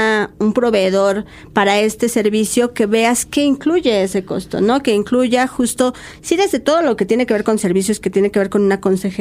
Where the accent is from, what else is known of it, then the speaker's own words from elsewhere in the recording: Mexico; Porque si somos mujeres mexicanas todas, entonces, ¿cómo es que tengo que trasladarme?